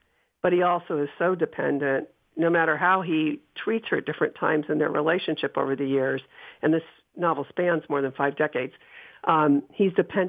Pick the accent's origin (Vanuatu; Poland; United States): United States; Ashtabula, Ohio; I did. I grew up in Ashtabula.